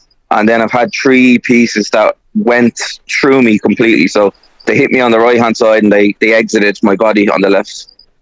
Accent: County Meath, Ireland; he's from Mead and I'm from Mead, so it's weird. We're only like 10 minutes from each other.

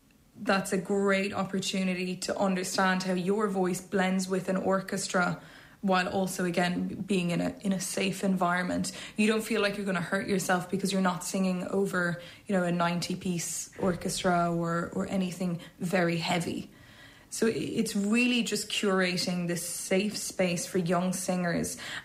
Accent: Dublin, County Dublin, Ireland; I'm a soprano from Dublin

